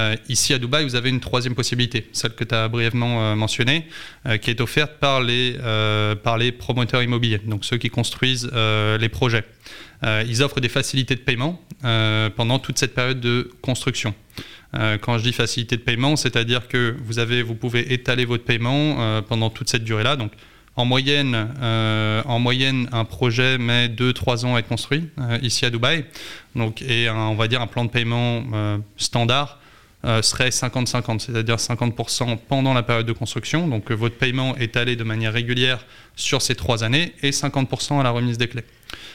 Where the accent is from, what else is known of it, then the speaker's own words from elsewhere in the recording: Paris, Île-de-France, France; moi je suis de Paris